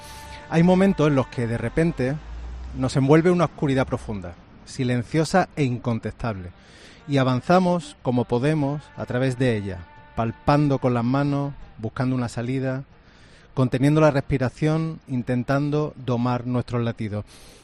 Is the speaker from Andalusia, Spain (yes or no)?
yes; Córdoba, Andalusia, Spain; hablando de Montilla, de Córdoba, que tú sabes que soy de Córdoba